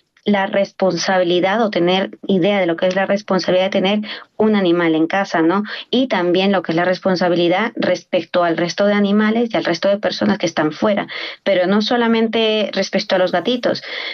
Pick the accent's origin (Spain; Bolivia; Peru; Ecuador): Peru; al menos en mi país, que eso yo vengo de Perú, se utilizaba para cuidar la casa.